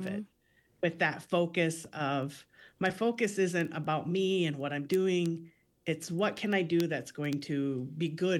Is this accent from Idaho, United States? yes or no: no; Rapid City, South Dakota, United States; now in Twin Cities, United States; I moved to the Twin Cities from South Dakota, from Rapid City. Oh gosh, I think it was like 17 years ago now.